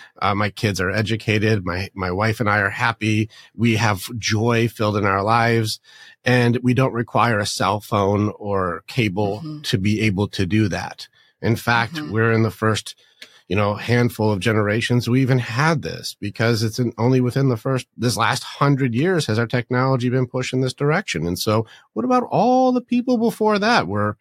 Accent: Detroit, Michigan, United States; I call it growing up in Sparta. There was a lot of conflict, a lot of physical battles, a lot of very hard things, a lot of poverty. We were there when all of the Motor City, when all of the car companies left

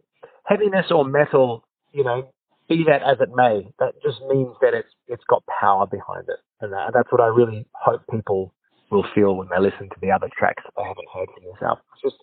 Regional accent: Australia; As an Australian

